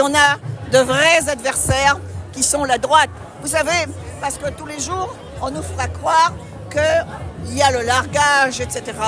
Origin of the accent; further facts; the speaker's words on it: Réunion; Parce que nous, on est une région est monodépartementale et on est français, européen